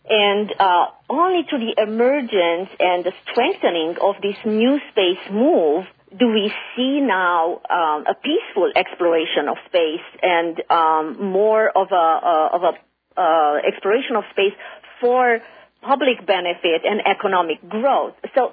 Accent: Romania; now in United States; as an immigrant to this country, I'm originally from Romania.

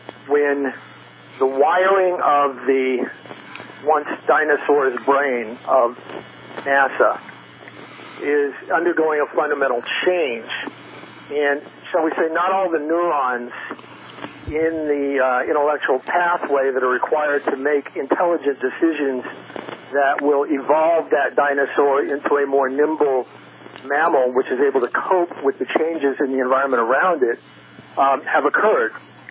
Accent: Texas, United States; Hell, as we started the show by saying, I'm from Texas.

